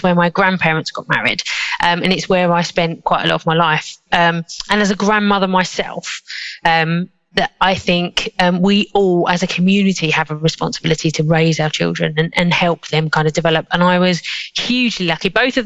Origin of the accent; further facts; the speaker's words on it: Southend-on-Sea, East of England, United Kingdom; I grew up in Southend, I was born in Southend.